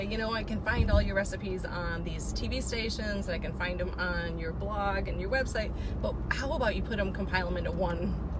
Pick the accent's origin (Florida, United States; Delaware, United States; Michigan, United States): Michigan, United States; I'm from the Silver Lake Sand Dunes, so it is on the west side.